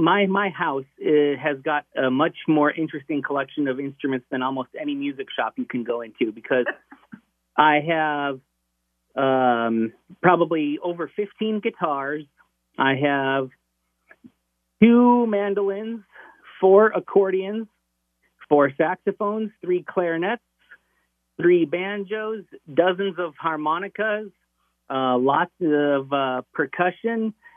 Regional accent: North Dakota, United States; It all started back in North Dakota, Rory. I was born in North Dakota on a cattle ranch. And I grew up in a musical family.

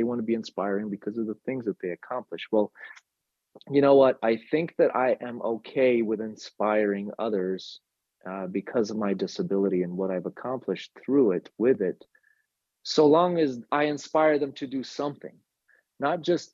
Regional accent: Ukraine; moved away; when I was coming up as a kid, people with disabilities in Ukraine, and still today in much of Eastern Europe and Russia

